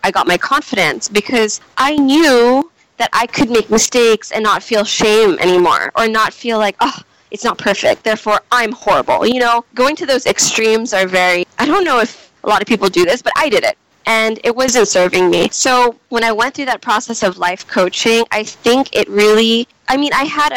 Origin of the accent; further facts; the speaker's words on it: Philippines; I grew up in the Philippines and I never studied abroad, and I never went to like a university abroad.